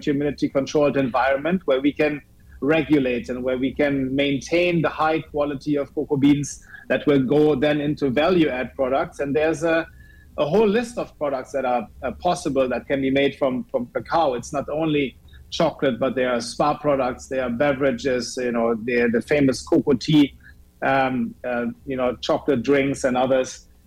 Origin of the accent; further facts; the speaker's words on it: Germany; English is a second language; moved away; I'm from Germany originally, but been living here for over a decade